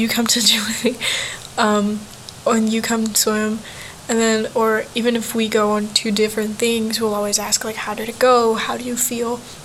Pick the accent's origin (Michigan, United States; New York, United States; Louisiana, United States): New York, United States; He was like, where are you from? Are you Indonesian? Are you Filipino? I was like, bro, I'm from New York.